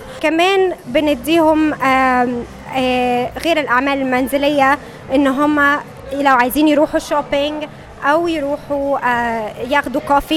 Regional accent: Egypt; أنا من مصر وكويس إن أنا بتكلم عربي

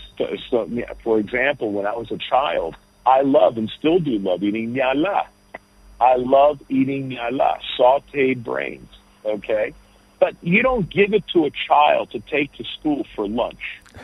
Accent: United States; born there; I was born in America. I went to Greek school for one day because I got kicked out.

